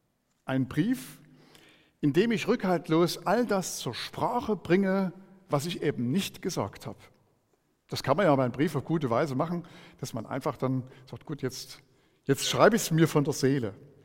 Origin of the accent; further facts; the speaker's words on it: Hartha, Saxony, Germany; Ich komme aus Hartha bei Döbeln, ist also gar nicht so weit weg von hier.